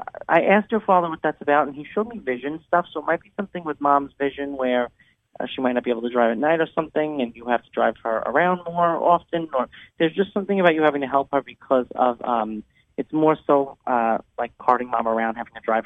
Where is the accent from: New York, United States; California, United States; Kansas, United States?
New York, United States; Maybe it's the whole Northeast thing. I'm from New York. So maybe that's what that is.